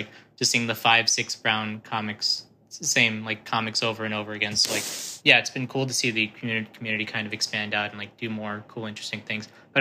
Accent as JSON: {"language": "English", "region": "Virginia", "country": "United States", "tie": "born or raised there", "moved": "as an adult", "lives_now": "New York, United States", "said": "No. I grew up in Virginia."}